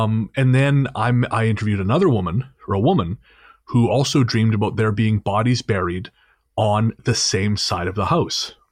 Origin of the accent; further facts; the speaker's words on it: Revelstoke, British Columbia, Canada; growing up in Revelstoke. Of course, the hometown.